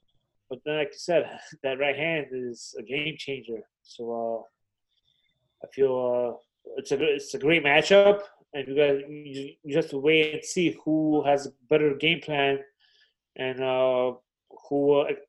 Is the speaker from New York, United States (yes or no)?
yes; Brooklyn, New York, United States; also born or lived in Poland; even though I'm Polish, I was raised in Brooklyn, New York. So I think I also have a big following of New Yorkers following me and being supportive.